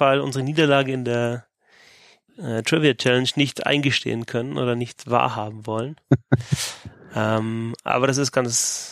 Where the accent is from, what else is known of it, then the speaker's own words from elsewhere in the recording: Düsseldorf, North Rhine-Westphalia, Germany; born there; eher als gebürtiger Düsseldorfer jetzt in Düsseldorf und ja, endlich wieder zu Hause